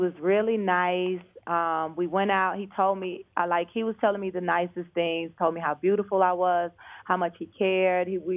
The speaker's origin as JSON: {"language": "English", "town": "Cleveland", "region": "Ohio", "country": "United States", "said": "I'm from Cleveland, Ohio, a little small town"}